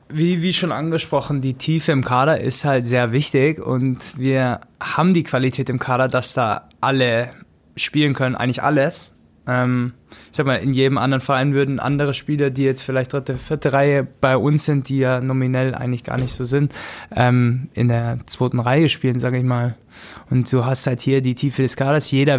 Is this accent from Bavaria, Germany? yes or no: yes; Augsburg, Bavaria, Germany; ich bin aus Augsburg